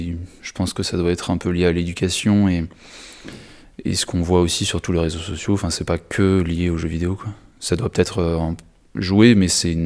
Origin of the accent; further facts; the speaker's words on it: Limoges, Nouvelle-Aquitaine, France; je vis à Limoges, enfin je suis de Limoges